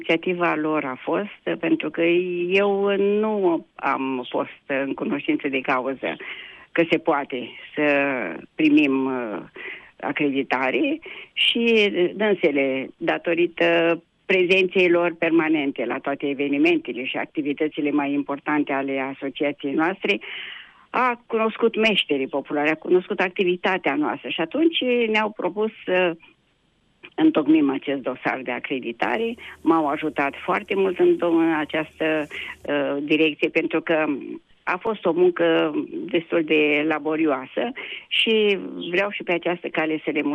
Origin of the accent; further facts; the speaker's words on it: Romania; m-a făcut să mă simt mândră că sunt româncă